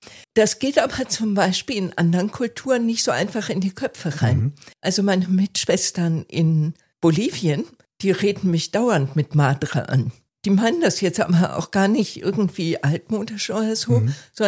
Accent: Münster, North Rhine-Westphalia, Germany; born there; Ja, ich bin in Münster in Westfalen geboren worden, Jahrgang 1956.

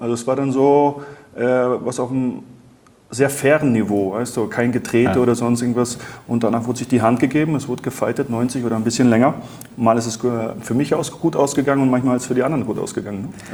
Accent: Baltic coast, Germany; ich bin auch an der Ostsee groß geworden. Also ich habe den ganzen Sommer immer an der Ostsee verbracht

